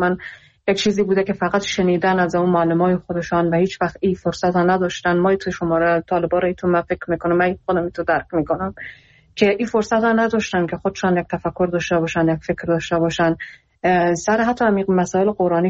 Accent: Iran; خودم در ایران بزرگ شدم اونم اونجا درس خوندم

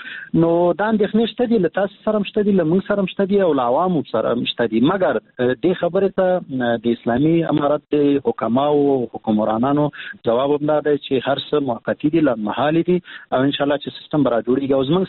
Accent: Afghanistan; د لغمان دی اوسیدونکو په توګه او د یو مدني فعال په توګه او د افغان ولس د یو بچی په توګه

